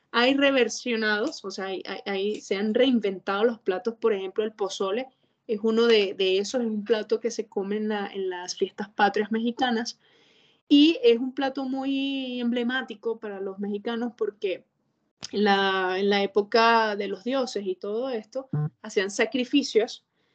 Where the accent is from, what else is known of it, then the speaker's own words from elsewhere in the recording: Venezuela; born there; no, pues nací en Venezuela.